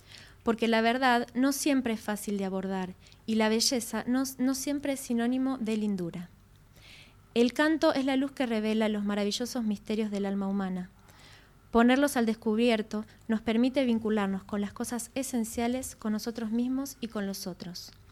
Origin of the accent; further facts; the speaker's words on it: Saladillo, Buenos Aires Province, Argentina; yo viví en Saladillo, el pueblo de Saladillo, muchos años. De hecho, yo siempre digo que nací acá en Capital, pero me siento más de allá que de acá.